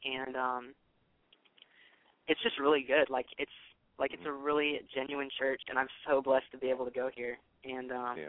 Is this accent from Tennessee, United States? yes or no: yes; Tennessee, United States; also born or lived in Long Beach, California; I was born in Long Beach, California, and lived there about 6 years of my life. Then we moved out to Memphis, Tennessee, and lived there during my middle school years